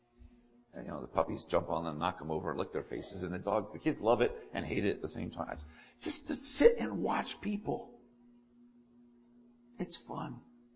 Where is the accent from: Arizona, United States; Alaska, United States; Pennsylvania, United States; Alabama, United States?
Pennsylvania, United States; Where I grew up on the Delaware Canal, there are, right by my grandparents' home, there are some old stone work from what was once a little bridge over a creek.